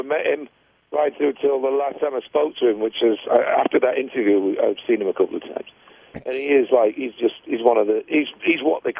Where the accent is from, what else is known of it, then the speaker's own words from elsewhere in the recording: England, United Kingdom; you have to remember being English.